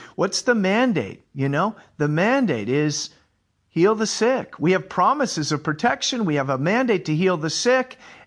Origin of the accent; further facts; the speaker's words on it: United States; growing up as an American, watching The Wizard of Oz as a kid